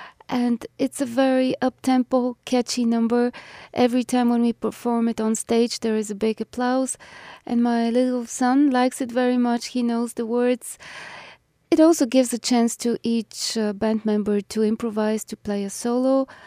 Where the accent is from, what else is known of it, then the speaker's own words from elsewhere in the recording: Austria; And for the Bulgarians, I came from Austria, which is in the West.